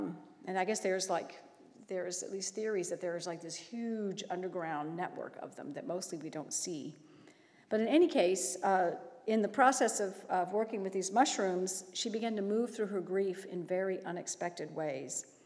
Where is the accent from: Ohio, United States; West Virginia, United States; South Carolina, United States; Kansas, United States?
Ohio, United States; Dayton; born there; I grew up in various cities around the country. In fact, I was born in Dayton, Ohio. So I'm somewhat familiar with this part of the country, but I haven't lived there for a really long time.